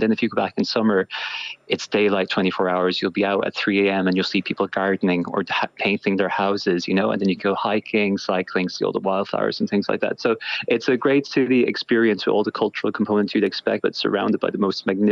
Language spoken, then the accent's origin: English; Galway, Connacht, Ireland; I'm from Galway myself. I think that's really vibrant culturally.